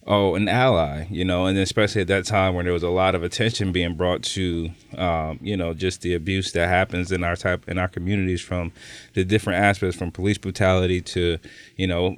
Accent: Niagara Falls, New York, United States; We come from Niagara Falls where we don't have that.

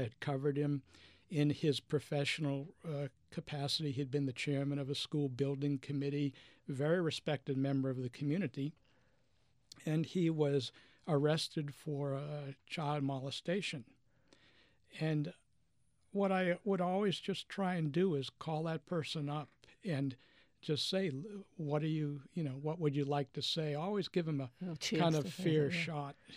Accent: Boston, Massachusetts, United States; I used to go fishing with my dad. I grew up in Boston.

